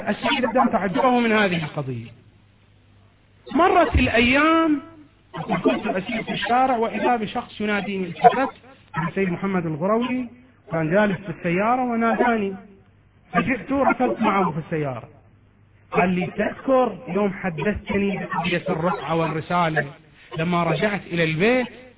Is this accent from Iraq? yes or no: yes; Iraq; أسماء المساجد عندنا في العراق أصلا نتعجب إذا يوجد مسجد باسم إمام من الأئمة